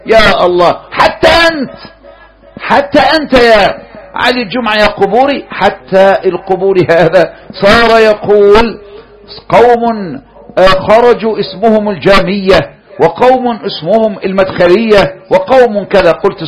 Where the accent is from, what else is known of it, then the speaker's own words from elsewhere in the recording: Egypt; في بلدنا مصر